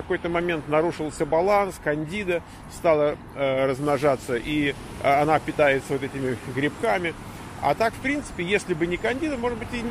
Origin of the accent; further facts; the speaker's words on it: Moscow, Russia; я из Москвы.